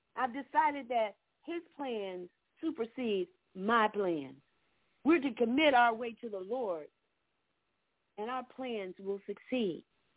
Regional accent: Orlando, Florida, United States; moved away; You know, I was born and raised in Orlando. I left there 20 years ago, a little over 20 years ago.

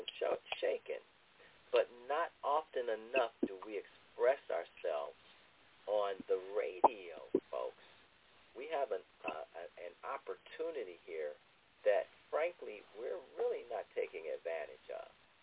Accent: Ohio, United States; now in New Jersey, United States; my home state of Ohio, New Jersey, where I reside now

